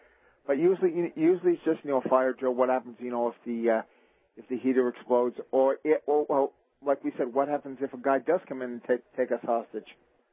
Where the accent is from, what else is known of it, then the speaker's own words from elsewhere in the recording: England, United Kingdom; now in Quebec, Canada; Being an English guy in Quebec, definitely everything's crazy.